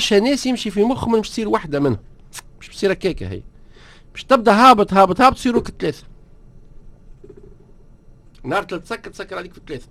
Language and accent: Arabic; Tunisia; عندنا الرفلكس هذا موجود عندنا في تونس، غالبيه الشعب التونسي ديما ميال انه ما نفضوهاش بالقوه